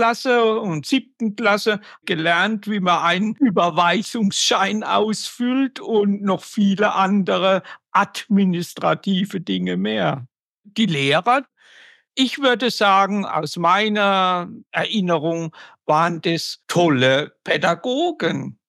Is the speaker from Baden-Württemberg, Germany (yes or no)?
yes; Plankstadt, Baden-Württemberg, Germany; Ich bin in Blankstadt zur Schule gegangen bei Schwetzingen.